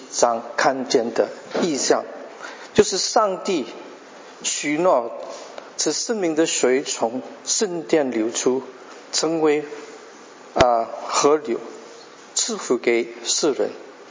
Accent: Canada; 你们大部分的人都知道我是在一个小镇长大的。50年前的加拿大和今天的加拿大文化是差得远的。那时候加拿大不是一个多元文化的国家。像我这样的人经常会受那个欺负

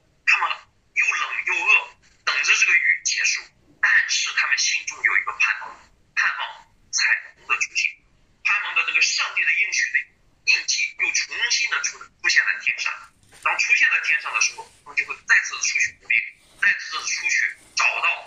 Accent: China; 就像我们中国人讲的一句话叫自助者天助力

